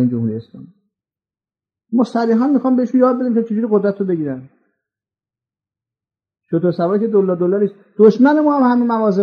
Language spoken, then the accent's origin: Persian; Iran; فهمید من ایرانی هستم،